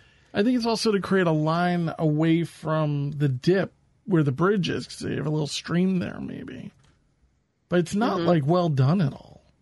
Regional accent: New York, United States; you have to remember, as a New Yorker, it really... There's New York, and then there's the rest of the country.

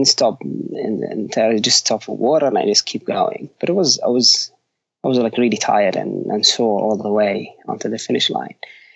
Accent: Jordan; I was born and raised in east of Jordan. It's about 2 hours drive from the capital, Amman. It's about the countryside out of Amman.

